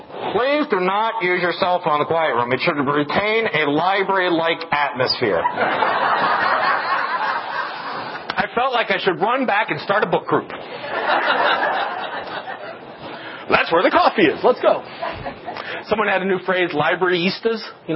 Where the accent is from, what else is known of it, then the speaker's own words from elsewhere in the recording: Glendale, Ohio, United States; I grew up in Glendale, Ohio. Glendale, Ohio is this little patch of green trees on Google Maps.